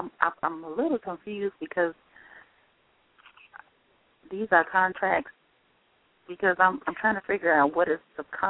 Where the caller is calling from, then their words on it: Illinois, United States; I'm calling from Illinois.